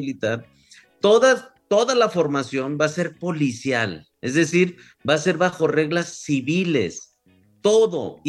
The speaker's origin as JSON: {"language": "Spanish", "region": "Zacatecas", "country": "Mexico", "said": "Pero si yo vengo de Zacatecas, y usted sabe la realidad en Zacatecas."}